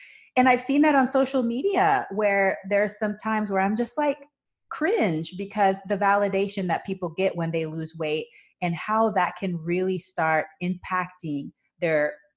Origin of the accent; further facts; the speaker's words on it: Panama; And so I grew up with this in Panama.